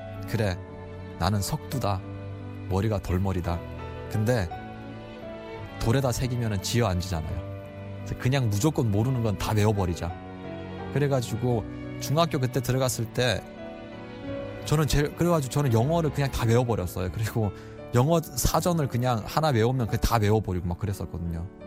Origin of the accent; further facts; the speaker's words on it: North Korea; now in South Korea; 나는 그냥 고향이 북한이지 이 친구들처럼 똑같게 그냥 한국 사람이구나. 아니 한국 사람이라기보다는 그냥 한국과 북한에 있는 한반도에 있는 그런 한반도인이구나. 그런 정체성이 생기는 거예요.